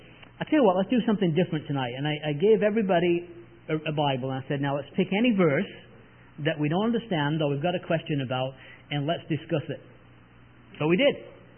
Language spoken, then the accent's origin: English; Leeds, Yorkshire and the Humber, United Kingdom; We lived in Leeds in England. That's where my hometown is.